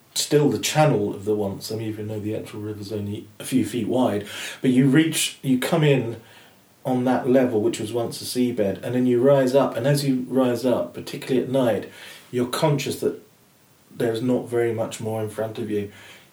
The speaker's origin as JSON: {"language": "English", "region": "South East England", "country": "United Kingdom", "tie": "born or raised there", "said": "I grew up in West Kent, so I know how different it is to that."}